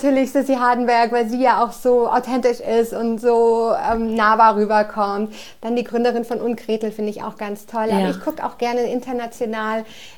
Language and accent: German; Spain; German is a second language; ich bin ja Spanierin, Winter ist immer sehr schwer für mich hier.